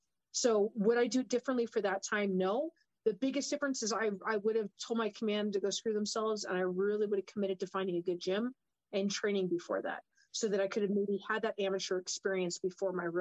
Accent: Okinawa, Japan; I wish it had, because I grew up in Okinawa of all places.

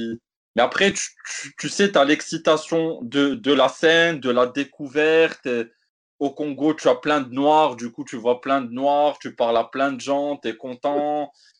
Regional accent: Morocco; j'ai des origines noires, je suis marocain, maghrébin, africain

